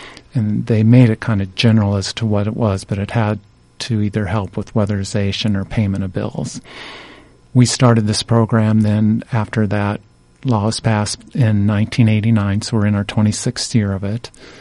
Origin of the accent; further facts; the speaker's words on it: Iowa, United States; I'm from Iowa originally, so yes, I like it here.